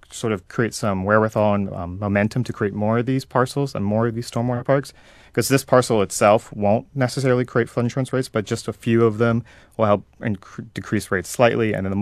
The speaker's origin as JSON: {"language": "English", "region": "Florida", "country": "United States", "said": "Yeah, so I'm from the Florida Panhandle in Choctahatchee Bay, so a small rural community that's now sort of developing similar to South Florida."}